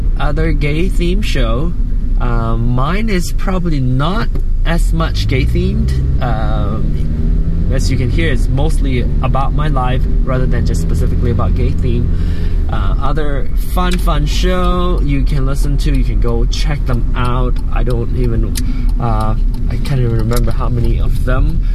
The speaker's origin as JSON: {"language": "English", "country": "Malaysia", "said": "other than being Asian and being Malaysian, I am also, I also happen to be gay."}